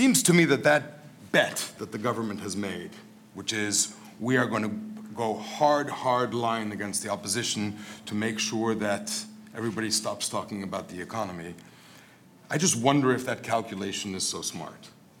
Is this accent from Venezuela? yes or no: yes; Venezuela; I grew up in Venezuela as a teenager